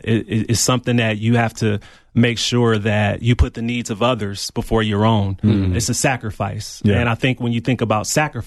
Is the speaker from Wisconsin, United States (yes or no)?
yes; Milwaukee, Wisconsin, United States; now in Tucson, United States; Well, before I came here to Tucson, I'm from Milwaukee, Wisconsin.